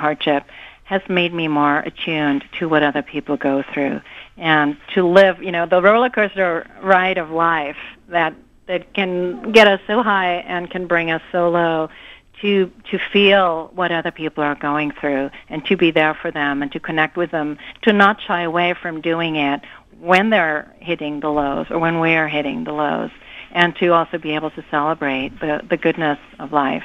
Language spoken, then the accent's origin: English; Germany; English is a second language; now in United States; Well, I am originally from Germany, though I live in America now.